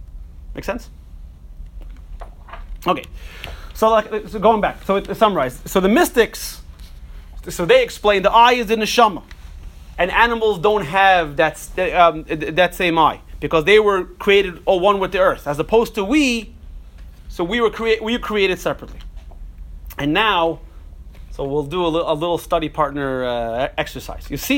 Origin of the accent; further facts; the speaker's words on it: Brooklyn, New York, United States; Listen, I grew up in Brooklyn, you know, there's certain things you gotta know. I have a Jewish mother too.